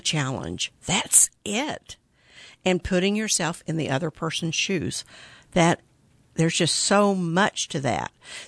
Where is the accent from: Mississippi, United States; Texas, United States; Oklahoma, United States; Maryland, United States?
Oklahoma, United States; Midwest City; I grew up in Midwest City. I know it pretty well.